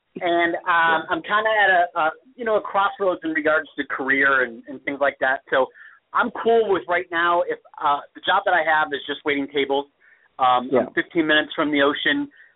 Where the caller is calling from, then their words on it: California, United States; I'm calling from California